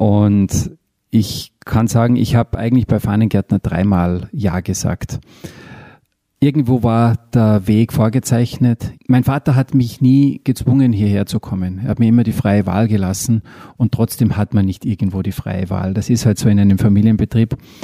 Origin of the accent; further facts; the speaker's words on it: Mittersill, Salzburg, Austria; dann ist Mittersil, Pinzgau, Österreich ist einfach meine Heimat.